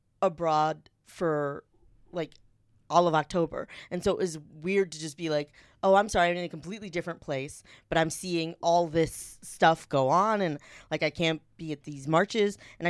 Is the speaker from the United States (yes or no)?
yes; North Carolina, United States; She's from North Carolina. I'm from North Carolina.